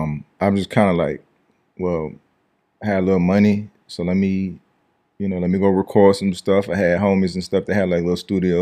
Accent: Louisiana, United States; I'm Louisiana. I'm a Louisiana native.

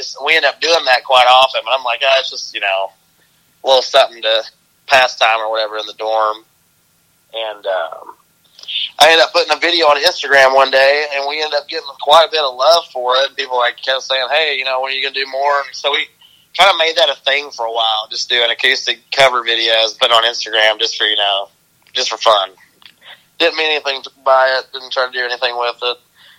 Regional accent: Knoxville, Tennessee, United States; I grew up, I'm from Knoxville, Tennessee, which is East Tennessee.

